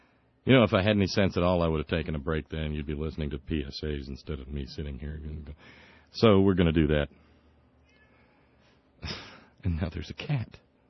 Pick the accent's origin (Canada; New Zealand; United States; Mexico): Mexico; They're from Mexico and I'm from Mexico.